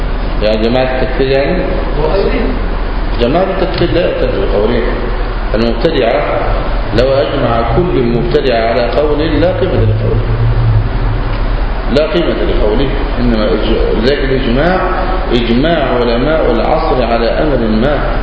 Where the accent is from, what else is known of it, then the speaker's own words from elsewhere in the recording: Egypt; المشتهر عندنا في مصر الكوع إلى الكوع،